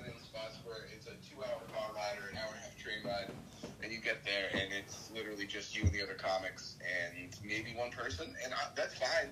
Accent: New Jersey, United States; Well, I also feel like we have an added benefit of we're from New Jersey.

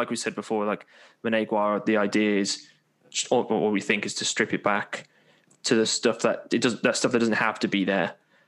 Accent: Birmingham, West Midlands, United Kingdom; accent: Brummie; I was going to do a Brummie accent. I am from Birmingham. I'm not going to do the Brummie accent.

